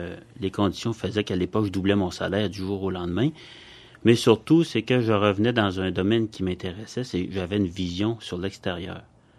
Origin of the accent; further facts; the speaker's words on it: Val-d'Or, Quebec, Canada; moi je viens de Val-d'Or en Abitibi